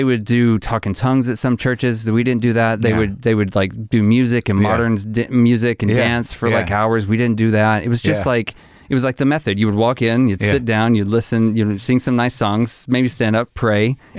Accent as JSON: {"language": "English", "region": "Arkansas", "country": "United States", "tie": "born or raised there", "said": "I grew up in Arkansas."}